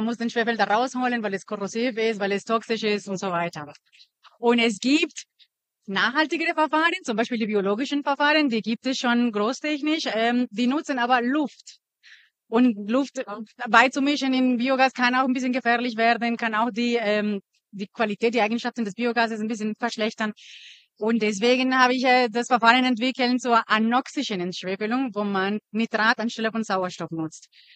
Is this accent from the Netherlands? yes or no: no; Colombia; German is a second language; now in Aachen, Germany; Aus Kolumbien, ursprünglich.